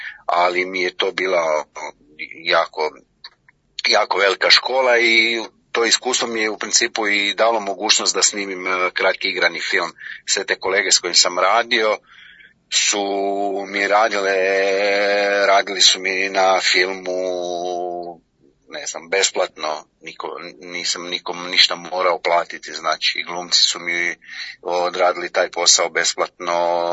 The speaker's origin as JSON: {"language": "Bosnian", "town": "Vareš", "region": "Federation of Bosnia and Herzegovina", "country": "Bosnia & Herzegovina", "tie": "born or raised there", "also_born_or_lived": "Semizova Ponikva", "said": "Rođen sam u Semizovoj Ponikvi, mislim da sam živio tamo 2 godine, onda sam se preselio u Vareš. U ulici Đure Đakovića, taj kvart smo mi zvali u Varešu, koliko god da je Vareš bio mali, Bazenčani."}